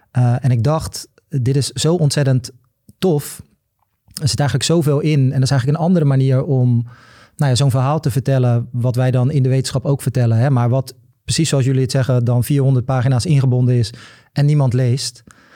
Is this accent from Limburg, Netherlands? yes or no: no; Rotterdam, South Holland, Netherlands; ik kom ook uit Rotterdam.